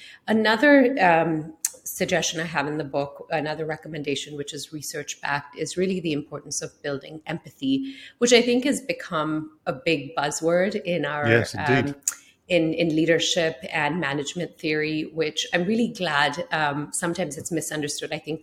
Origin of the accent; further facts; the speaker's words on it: Singapore; I'm an immigrant, I'm a woman of color, I'm of Indian descent, I grew up in Singapore.